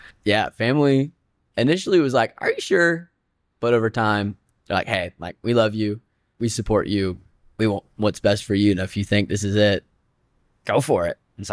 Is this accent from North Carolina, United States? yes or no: yes; Asheville, North Carolina, United States; moved away as an adult; now in Waco, United States; I am from Asheville, North Carolina. I was born and raised there, and I moved to Waco when I was 20.